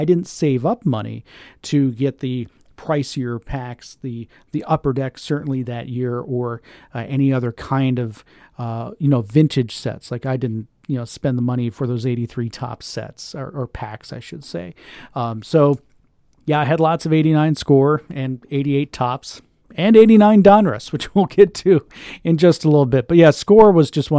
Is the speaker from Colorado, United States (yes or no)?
no; Seffner, Florida, United States; And for me, growing up in Little Sefner, Florida, which is outside of Tampa, it's about 20 minutes outside of Tampa